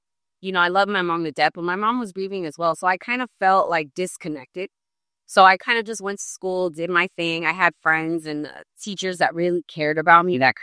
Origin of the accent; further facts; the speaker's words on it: Los Angeles, California, United States; I went to school. I grew up in South Central.